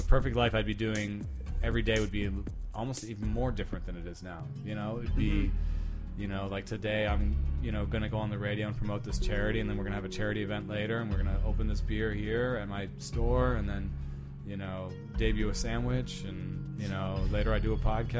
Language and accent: English; Jamaica; also born or lived in Germany; now in Palo Alto, United States; I grew up in Jamaica and Germany and places where we didn't have much money.